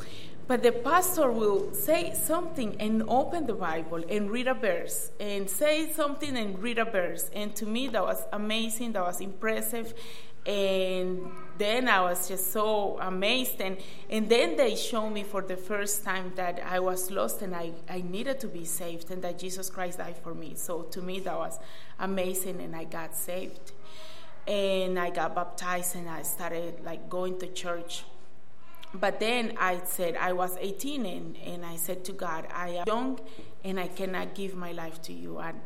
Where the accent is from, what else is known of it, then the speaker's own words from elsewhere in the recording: Colombia; born there; English is a second language; I was born in Colombia 32 years ago in a Catholic home.